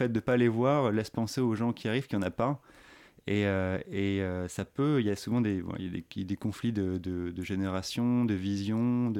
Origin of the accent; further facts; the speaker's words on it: Paris, Île-de-France, France; Moi, je suis un vrai citadin, j'ai grandi à Paris, même si maintenant j'ai fait ce que vous disiez, je suis parti vivre dans un petit village.